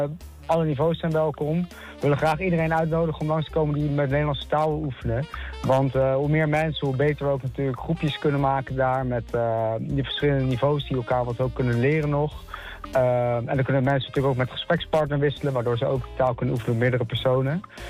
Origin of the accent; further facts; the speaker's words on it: Netherlands; born there; Ik ben gewoon geboren in Nederland. Ik heb vanaf jongs af aan het geluk gehad dat ik Nederlands heb geleerd.